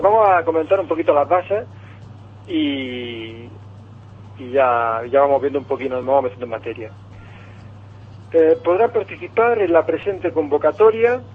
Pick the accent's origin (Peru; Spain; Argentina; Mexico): Spain; Almería, Andalusia; la esperamos con ganas los que somos de Almería